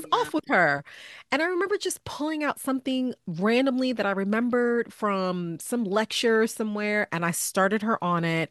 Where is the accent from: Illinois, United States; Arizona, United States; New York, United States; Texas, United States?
New York, United States; Bronx; And so I am a girl from New York. I'm a little girl from the Bronx